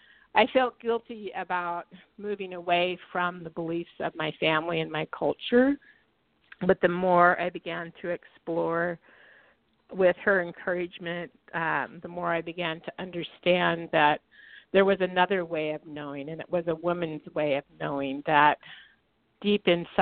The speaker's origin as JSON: {"language": "English", "region": "Oregon", "country": "United States", "tie": "born or raised there", "said": "I was just in Mexico, just got back on Sunday evening, and I grew up on the Oregon coast."}